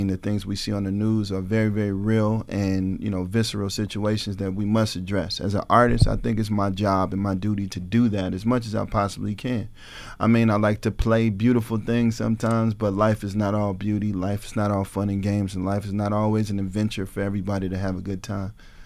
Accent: Ferguson, Missouri, United States; I'm from Ferguson, so that is very important to me.

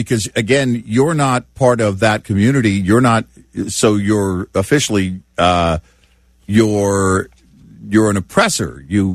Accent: Tornado Alley, United States; Growing up in Tornado Alley, you know what you're looking at.

